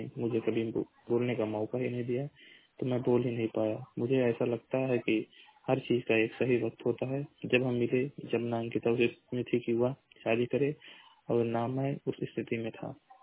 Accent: Uttar Pradesh, India; मैं जिला महाराजगंज का निवासी हूँ।

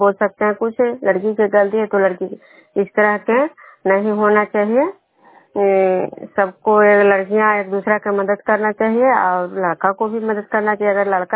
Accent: Vishnupur, Bihar, India

